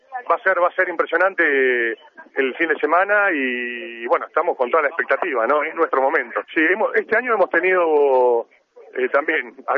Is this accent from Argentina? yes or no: yes; Argentina; Somos todos argentinos, la tradición es la tradición argentina.